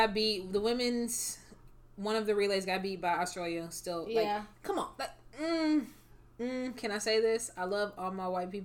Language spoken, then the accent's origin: English; United States; this is how I know I'm American, and I'm ashamed of this.